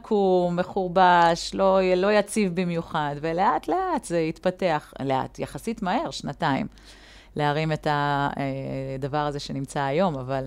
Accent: Segula, Southern District, Israel; נולדתי בסגולה, גרה שם, במשק, הבאתי את בן זוגי והמשפחה, צמודים להורים.

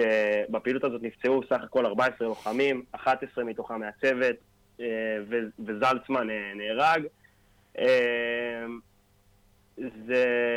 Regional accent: Ashdot Ya'akov Ihud, Northern District, Israel; גדלתי באשדות יעקב איחוד.

